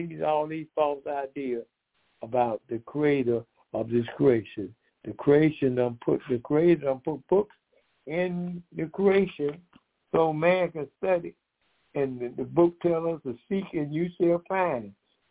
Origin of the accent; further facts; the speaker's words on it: Decatur, Georgia, United States; We are from Decatur, Georgia.